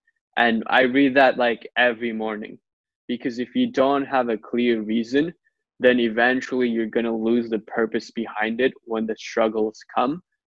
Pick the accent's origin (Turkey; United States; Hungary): Turkey; especially where I grew up in Turkey